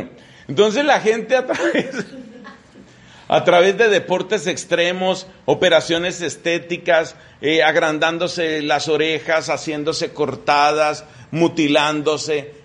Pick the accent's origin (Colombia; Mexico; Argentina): Colombia; El nombre que se utiliza en mi país es teguas.